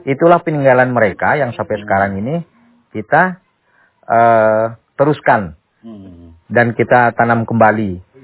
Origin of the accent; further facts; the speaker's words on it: Sanggau, West Kalimantan, Indonesia; Maka saya merasa bangga juga sebagai orang Indonesia, terutama Sanggau, Sekayam, dan juga kampung halaman saya.